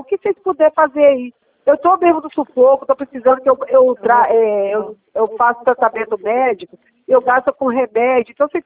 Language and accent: Portuguese; Minas Gerais, Brazil; Eu sou de Minas Gerais.